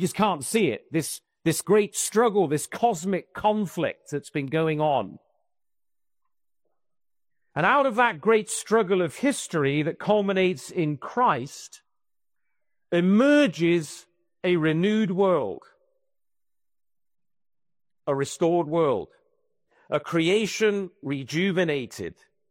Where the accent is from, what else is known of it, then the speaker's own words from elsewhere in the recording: England, United Kingdom; now in Louisiana, United States; I say an oak because I'm an Englishman, but I don't know what the biggest and the greatest trees are here in Louisiana.